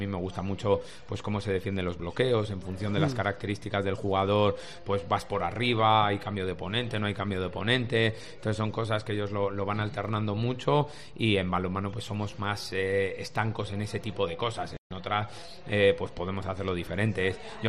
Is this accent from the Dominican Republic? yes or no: no; Burgos, Castile and León, Spain; Bueno, yo vengo de Burgos